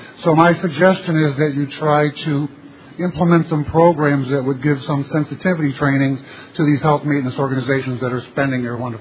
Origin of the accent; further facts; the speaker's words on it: Detroit, Michigan, United States; I'm an alcoholic from Detroit, Michigan.